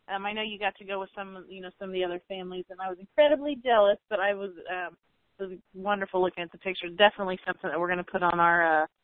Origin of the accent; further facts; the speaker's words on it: Illinois, United States; now in Indiana, United States; You know, I'm from Illinois, but I've lived in Indiana a better part of my life